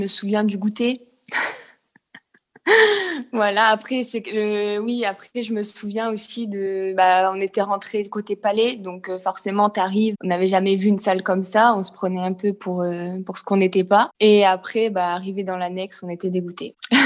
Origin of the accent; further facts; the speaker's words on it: Voiron, Auvergne-Rhône-Alpes, France; je suis originaire de Voiron, donc c'est une petite ville vers Grenoble.